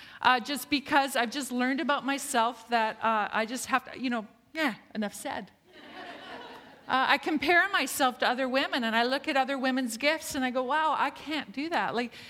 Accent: Canada; I think that we as Canadian women can relate to that, can we not?

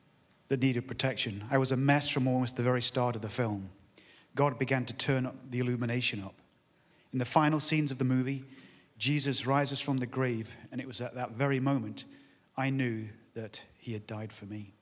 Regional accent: England, United Kingdom; Growing up in England in the 60s and 70s, church was and religion were part of the culture.

